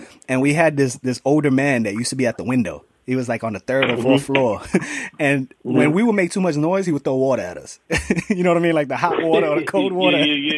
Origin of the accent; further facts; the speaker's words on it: Bronx, New York, United States; I was raised not too far from there. I was raised on Jackson Avenue, the 2 and the 5 train near St. Mary's Park.